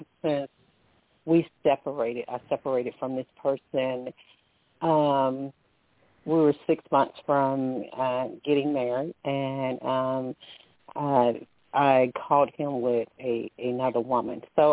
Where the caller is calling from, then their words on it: Alabama, United States; I'm calling from Alabama.